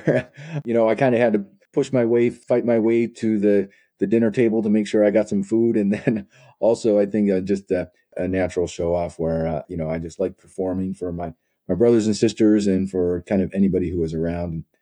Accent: Henrietta, New York, United States; Well, I grew up in upstate New York in a little town called Henrietta. I actually grew up in a fantastic place for little kids. So in a little neighborhood called Riverton, and had walkways that went all through the neighborhood

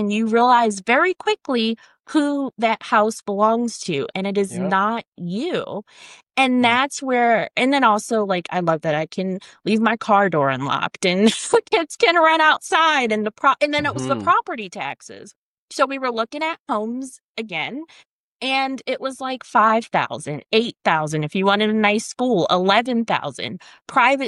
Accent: Philadelphia, Pennsylvania, United States; So we're from Philly initially. And you know, the Northeast is not cheap.

